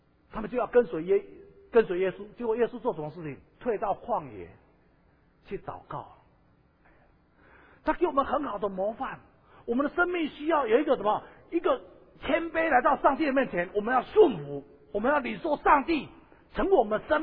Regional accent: Taiwan; 我常常觉得我们台湾人哦

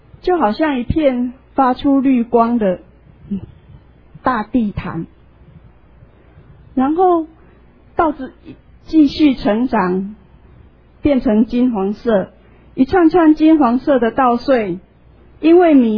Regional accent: Chiayi County, Taiwan; 我是嘉义人，在很乡下、很乡下的地方。如果我们用 7-11 来当作城乡的那个标准的话，我家离 7-11 最近的一间的 7-11 大概要 4.5 公里。

